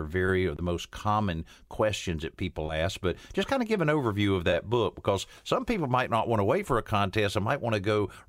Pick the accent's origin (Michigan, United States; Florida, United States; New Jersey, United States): Florida, United States; Marianna; the shows we did down in my hometown of Mariana, Florida